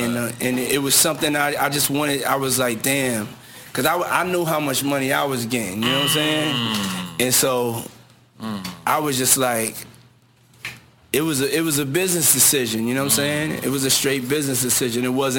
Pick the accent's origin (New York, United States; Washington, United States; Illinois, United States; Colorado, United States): New York, United States; And I was from New York.